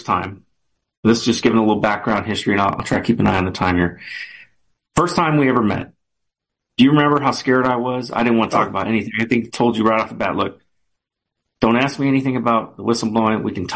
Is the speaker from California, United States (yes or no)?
yes; Los Angeles, California, United States; I grew up in Los Angeles, right? So I'm used to meeting movie stars and, you know, famous singers and famous people.